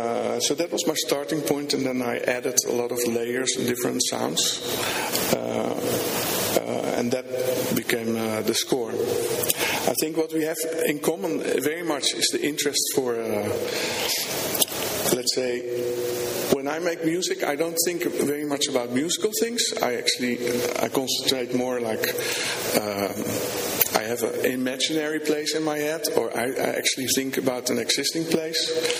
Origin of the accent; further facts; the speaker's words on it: Rotterdam, South Holland, Netherlands; I'm from Rotterdam, Netherlands.